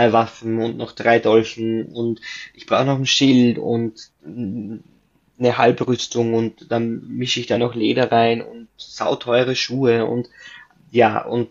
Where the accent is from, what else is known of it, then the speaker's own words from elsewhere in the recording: Austria; also es gibt kleinere Händler, aber tatsächlich auch bei uns in Österreich